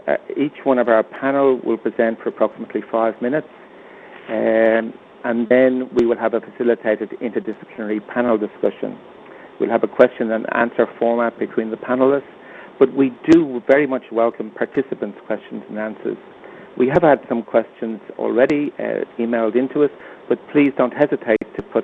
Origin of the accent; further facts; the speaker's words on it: Townsville, Queensland, Australia; from Townsville.